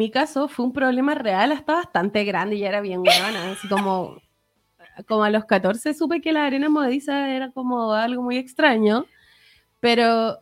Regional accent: Talcahuano, Biobío, Chile; also born or lived in Coronel; yo que soy de Talcahuano, que viví en Coronel, que teníamos la casa cerca de la playa y caminábamos a la playa

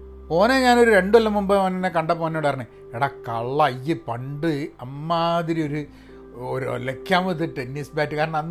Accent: Kerala, India; ഇപ്പം എനിക്കൊക്കെ തോന്നുന്നത് ഞാനൊക്കെ കേരളത്തിൽ വളരെ പ്രിവിലേജ്ഡായിട്ട് വളർന്ന ഒരു കക്ഷിയാണ്.

